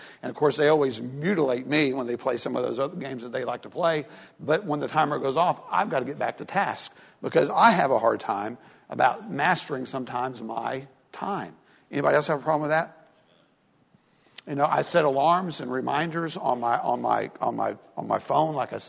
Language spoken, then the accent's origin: English; the South, United States; I was raised in the South, and so I'm not saying no one else is raised this way.